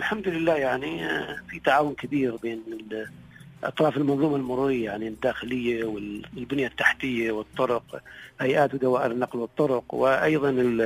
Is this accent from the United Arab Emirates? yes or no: yes; United Arab Emirates